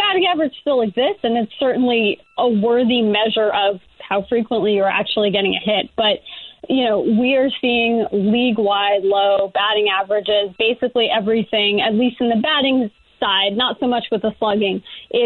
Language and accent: English; New York, United States; You know, I don't root anymore, but I grew up in New York.